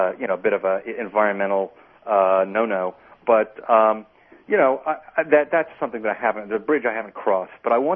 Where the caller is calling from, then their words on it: New York, United States; Certainly here in the city, you know, I'm calling from New York, and most people shop on foot